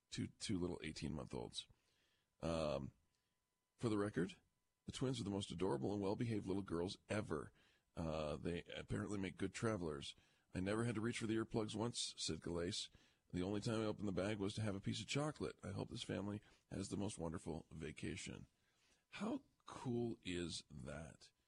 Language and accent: English; Fullerton, California, United States; A Fullerton, California grandfather, by the way, that's my hometown